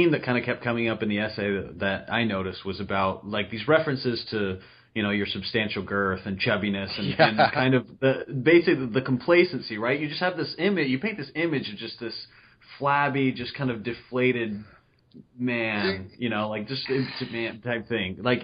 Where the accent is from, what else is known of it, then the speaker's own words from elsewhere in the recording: Arizona, United States; I'm from Arizona, so we were watching this Cardinals game, and he just got destroyed.